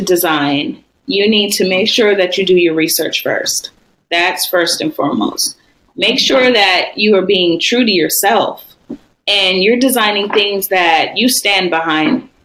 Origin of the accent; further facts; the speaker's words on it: San Diego, California, United States; So I'm very excited about that, being that's my hometown. That's where I'm from.